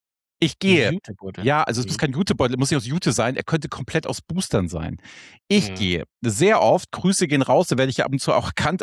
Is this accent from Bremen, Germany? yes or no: no; Flensburg, Schleswig-Holstein, Germany; ich bin ja Kind der Küste. Ich bin ja in Flensburg aufgewachsen, in Kiel habe ich studiert.